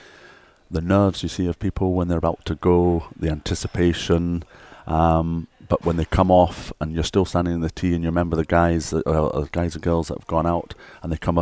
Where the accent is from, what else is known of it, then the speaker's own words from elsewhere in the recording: Bahrain; moved away; I was brought up in the Middle East and played golf at a place called Awali Golf Club in Bahrain, and it was a desert course.